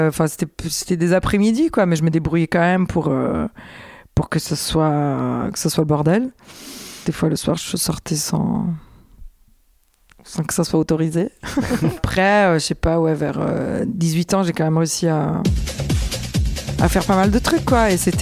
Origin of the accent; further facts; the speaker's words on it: Italy; En plus, moi j'ai grandi en Italie, et l'Italie c'est quand même beaucoup plus croyant que la France